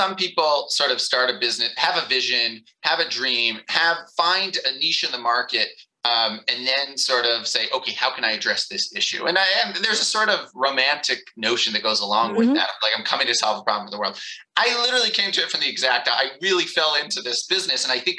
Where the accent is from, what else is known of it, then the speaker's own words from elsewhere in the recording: United States; when I was a little kid, I was born and raised in the States, and I was a big baseball fan.